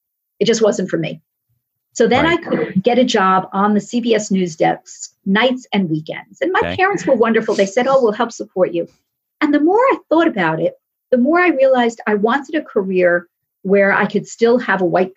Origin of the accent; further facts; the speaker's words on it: Fair Lawn, New Jersey, United States; Well, going backward, I grew up in Fairlawn, New Jersey, in North Jersey.